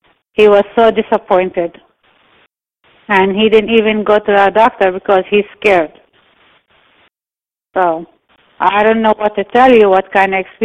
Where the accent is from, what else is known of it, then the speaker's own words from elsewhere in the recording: Bethlehem, West Bank, Palestine; born there; English is a second language; I have a dark skin. I look like Arab because I was born in here in Bethlehem.